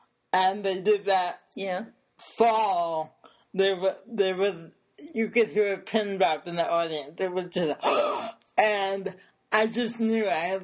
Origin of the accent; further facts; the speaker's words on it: Oak Park, Illinois, United States; also born or lived in Chicago; Yes, I was born in Chicago, but I grew up basically in Oak Park, Illinois, which is a suburb of Chicago.